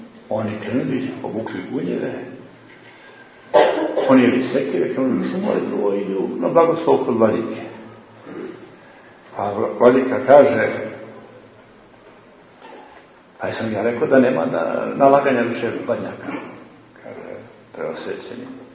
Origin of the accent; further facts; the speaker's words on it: Montenegro; na treći kod nas u Crnoj Gori